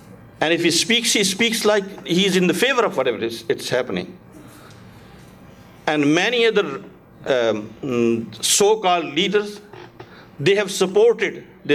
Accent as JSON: {"language": "English", "country": "Pakistan", "second_language": "English", "said": "But I would again, as a Pakistani, I would like to remind Pakistani government and advise to stay away."}